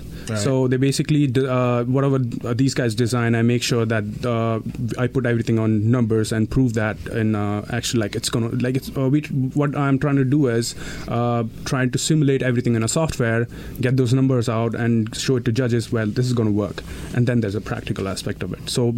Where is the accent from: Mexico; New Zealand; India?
India; now in United States; I'm from India.